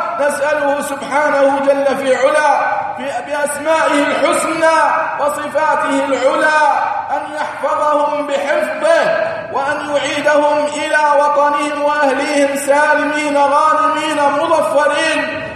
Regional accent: United Arab Emirates; التي ننعم بها نحن أبناء الإمارات ومن يقيم على ظهرها.

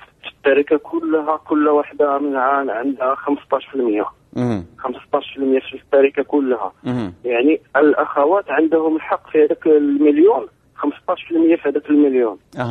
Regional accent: Morocco; عندنا في المغرب شفعة

